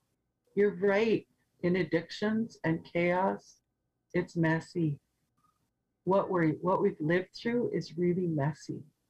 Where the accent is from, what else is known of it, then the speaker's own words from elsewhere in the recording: Flin Flon, Manitoba, Canada; born there; Like I'd always known I was born in Flin Flon. Every northern girl is born in Flin Flon, right?